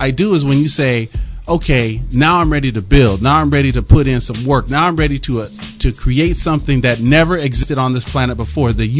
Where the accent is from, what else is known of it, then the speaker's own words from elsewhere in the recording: Pacific Northwest, United States; I grew up in the Pacific Northwest. So when I look at a day like today where everybody's like, oh, no, it's rainy, I come from the land where it rains nonstop